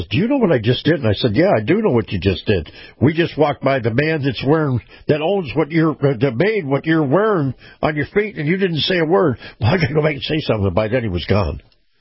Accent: United States; I'm an American first. Everything else comes after that. We are all about America.

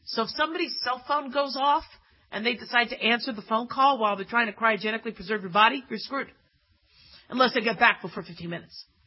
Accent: Arizona, United States; Oh, okay, if this is in Arizona, I grew up in Arizona. It's so damn hot there.

